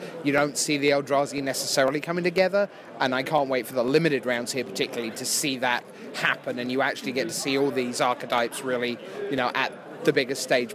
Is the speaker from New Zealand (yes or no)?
no; United Kingdom; because I'm from Britain, which means the deal is there are only two rules about neckwear.